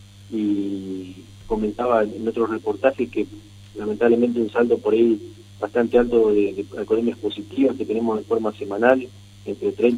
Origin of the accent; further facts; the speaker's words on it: Gualeguaychú, Entre Ríos, Argentina; Sí, yo soy oriundo de Gualeguaychú.